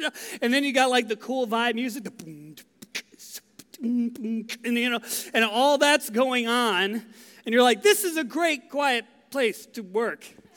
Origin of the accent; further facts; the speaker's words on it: Texas, United States; I grew up in West Texas. You would think I would like the warm weather. I'm used to it.